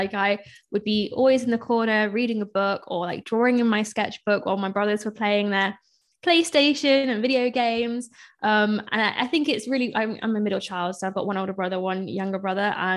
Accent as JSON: {"language": "English", "country": "India", "said": "so I'm Indian, so I'm, you know, Indian parents really approve of all that studying stuff."}